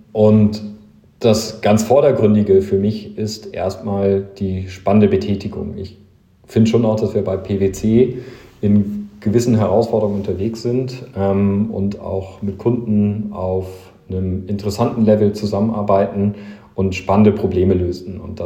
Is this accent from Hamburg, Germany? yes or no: yes; Hamburg, Germany; now in Munich, Germany; ich komme ursprünglich aus Hamburg nach München umgezogen